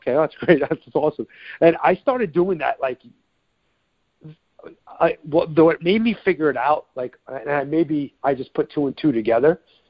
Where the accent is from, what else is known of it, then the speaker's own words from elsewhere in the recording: New York, United States; because I grew up in New York, and even though I've been living out in the West since 91, I've been here longer than I actually lived in New York.